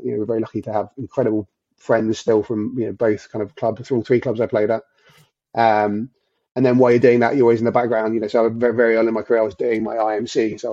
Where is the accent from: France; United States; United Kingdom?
United Kingdom; South East England; we're moving down back to the village I grew up in Surrey